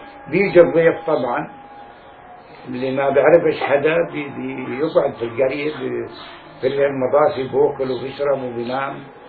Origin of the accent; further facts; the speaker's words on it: Palestine; فيها بلادنا فلسطين عن كل فلسطين